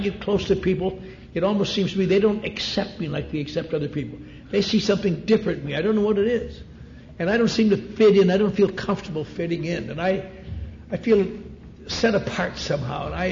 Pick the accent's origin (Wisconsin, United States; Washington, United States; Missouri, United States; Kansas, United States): Wisconsin, United States; I was raised in the Norwegian Lutheran Church. Very nice church up in Wisconsin, kind of strict, but you don't know it's strict, that's all you know.